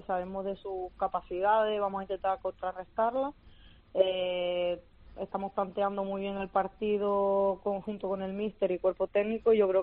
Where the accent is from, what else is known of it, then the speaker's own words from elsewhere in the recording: Canary Islands, Spain; born there; al final también es mi isla, ¿no? Donde yo nací